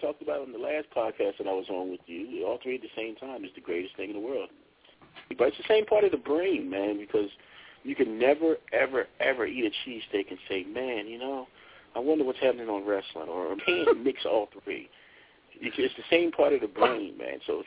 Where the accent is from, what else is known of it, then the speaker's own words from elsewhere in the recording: Norristown, Pennsylvania, United States; I was raised in Norristown, Pennsylvania, okay? And in Norristown, Pennsylvania, at the time, okay, it's a Mexican community now, but at the time it was an Italian community, all right?